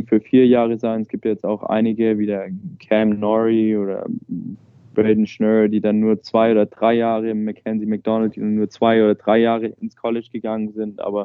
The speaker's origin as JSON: {"language": "German", "town": "Furtwangen", "region": "Baden-Württemberg", "country": "Germany", "said": "Ich komme aus Furtwangen."}